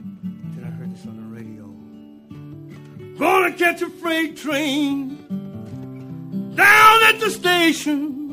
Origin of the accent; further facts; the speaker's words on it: Spartanburg, South Carolina, United States; Growing up in Spartanburg, South Carolina, I got a chance to hear them well before they made it big.